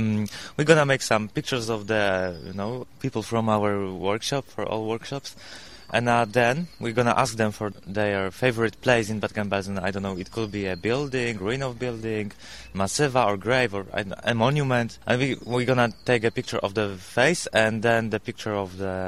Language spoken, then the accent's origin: English; Oświęcim, Lesser Poland, Poland; actually I'm from Oświęcim, so I'm thinking about death camp.